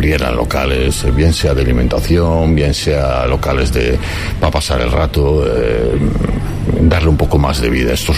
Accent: Santiago de Compostela, Galicia, Spain; yo soy de aquí, de Santiago, toda la vida

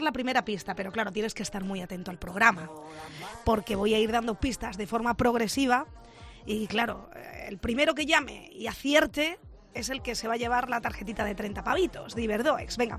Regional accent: Extremadura, Spain; Yo como ciudadana extremeña, como visitante

